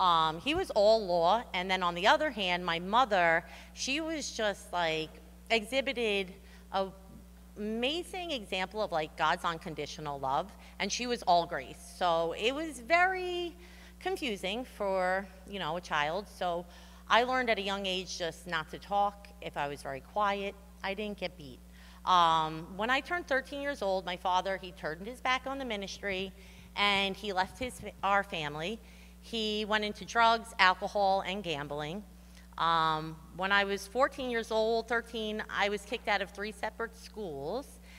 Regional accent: Long Island, New York, United States; born there; I was born on Long Island December 1st, 1982, and I'm the third out of four siblings. I grew up in a Christian home.

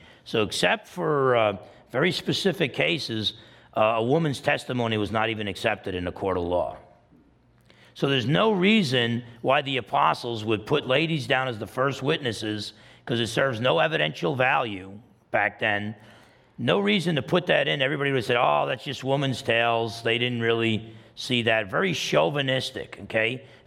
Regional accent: New Jersey, United States; Believe me, I'm from New Jersey. Okay? We're like the world's headquarters for baloney shooting, okay?

